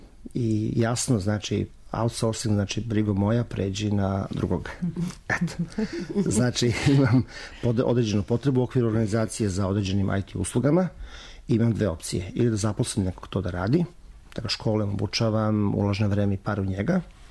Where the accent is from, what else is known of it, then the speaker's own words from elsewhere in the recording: Belgrade, Serbia; Ja sam završio fakultet FON u Beogradu, inače sam rođen u Beogradu, odrastao sam i školovao sam se